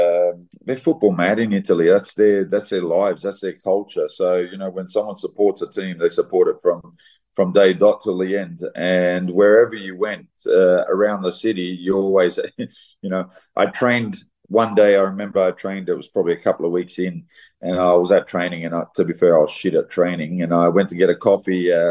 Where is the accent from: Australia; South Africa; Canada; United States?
Australia; Mount Druitt, New South Wales; You know, like I was raised in Mount Druitt.